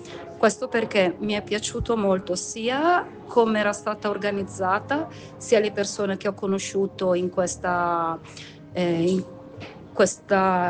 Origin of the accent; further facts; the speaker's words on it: Nuvolera, Lombardy, Italy; perché comunque sono di Nuvolera